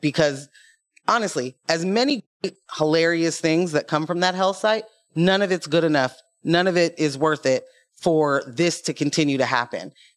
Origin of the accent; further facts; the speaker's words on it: Portland, Oregon, United States; I live in Portland. I am from Portland. My entire life, I have heard that this place is a progressive haven.